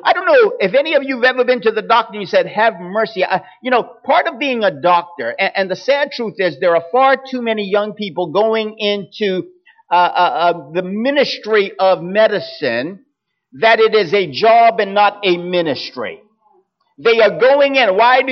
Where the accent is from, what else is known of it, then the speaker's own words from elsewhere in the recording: Bermuda; It is something that I got as a child growing up in Bermuda.